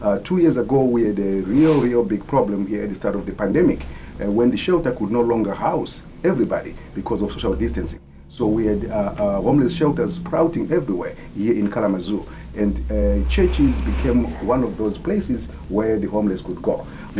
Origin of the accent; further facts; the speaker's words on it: Zimbabwe; now in United States; I am from Zimbabwe. I came here in 2000, and I landed in Berry Springs because that's where I knew somebody.